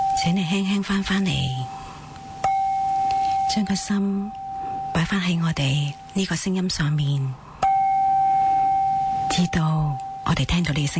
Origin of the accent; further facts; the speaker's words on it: Hong Kong; 但系我谂我哋香港人真系太比较一个步伐太急啦